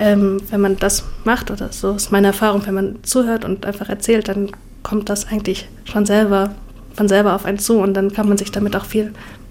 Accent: Sigmaringen, Baden-Württemberg, Germany; Ich bin in Sigmaringen aufgewachsen, das ist so eine kleine idyllische Stadt in Baden-Württemberg

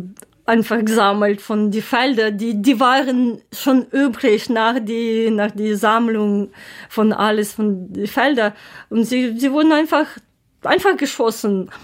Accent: Ukraine; German is a second language; aber für uns, für mich als Ukrainerin, es ist natürlich

